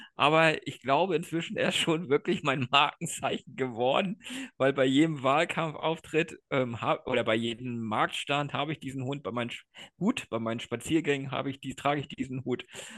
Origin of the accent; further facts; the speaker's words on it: Eutin, Schleswig-Holstein, Germany; Eutin ist meine Heimatstadt. Ich lebe, bin hier aufgewachsen, bin hier geboren, lebe hier mein Leben lang.